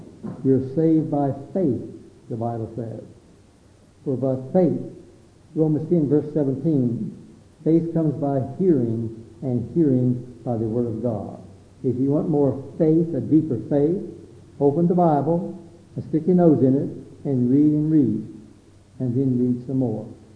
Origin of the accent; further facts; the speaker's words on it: Virginia, United States; now in Phoenix, United States; Phil and I grew up in Northern Virginia. We went to, I suppose, Washington, D.C. 2 or 3 times.